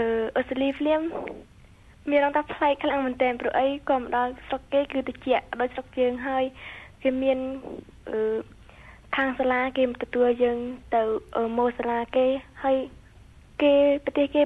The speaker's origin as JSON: {"language": "Khmer", "region": "Kampong Speu", "country": "Cambodia", "said": "ខ្ញុំមានអាយុ15ឆ្នាំខ្ញុំមកពីខេត្តកំពង់ស្ពឺ"}